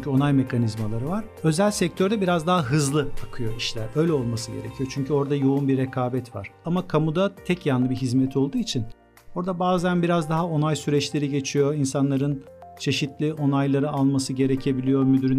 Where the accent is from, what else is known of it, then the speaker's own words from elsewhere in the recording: Babaeski, Kırklareli, Turkey; also born or lived in Istanbul; Trakya çocuğuyum. Kırklareli Babaeski doğumluyum. İlkokulda Babaeski'yi bitirdikten sonra ortaokul, lise, üniversite ağırlıklı olarak hep İstanbul'da geçti. 2 yıllık bir Ankara geçmişim var.